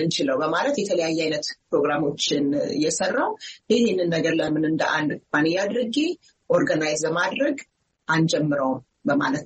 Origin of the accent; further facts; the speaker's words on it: United States; ማለት አሜሪካ ውስጥ ነው ያደግኩት።